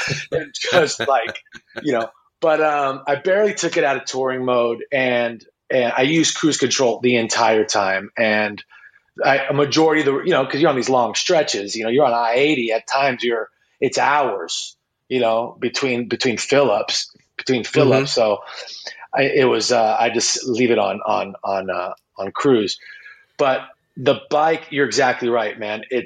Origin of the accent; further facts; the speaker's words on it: Las Vegas, Nevada, United States; Born and raised in Las Vegas, man.